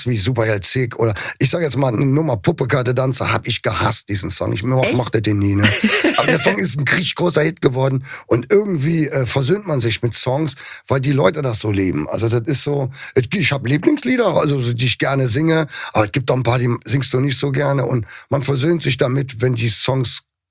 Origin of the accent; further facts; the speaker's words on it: Cologne, North Rhine-Westphalia, Germany; ich komme aus Ehrenfeld, ich lebe jetzt nicht besonders toll, ich habe da ein kleines Häuschen